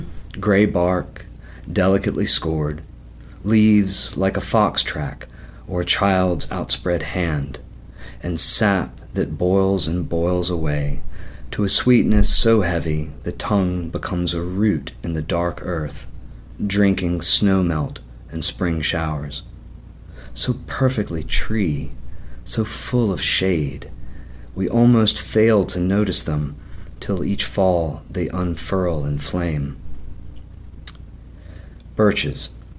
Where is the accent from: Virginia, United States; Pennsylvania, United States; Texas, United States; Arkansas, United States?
Virginia, United States; Richmond; I grew up in Virginia, and I grew up in Richmond, but we also had a home down on the Rappahannock River.